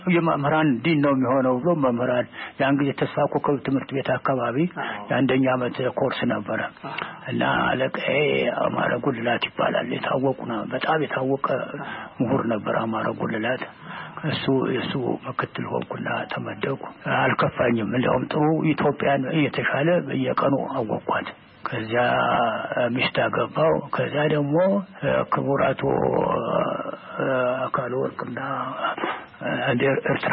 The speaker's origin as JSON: {"language": "Amharic", "town": "Dejen", "region": "Amhara", "country": "Ethiopia", "tie": "born there", "said": "ደጀን የሚባል ከጓጽዮን ባሻገር አባይ ተሻግሮ አፋፉ ላይ ነው የተወለድኩት"}